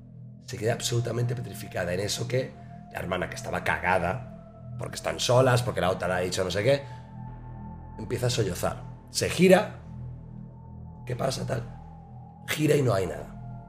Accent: Manresa, Catalonia, Spain; una de ellas es en Manresa, mi ciudad natal, que es esta.

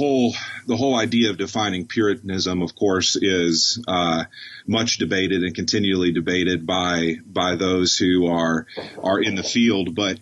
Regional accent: Mansfield, Ohio, United States; So I grew up actually in Mansfield, Ohio, and went to college at Spring Arbor University in southern Michigan

